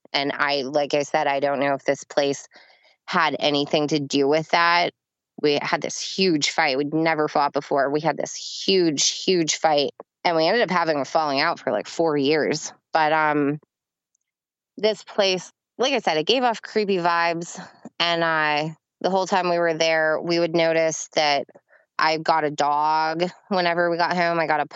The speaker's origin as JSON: {"language": "English", "region": "Pennsylvania", "country": "United States", "lives_now": "Pittsburgh, United States", "said": "And he's from Pittsburgh. I'm from Central PA. So I didn't want to move back to Central PA."}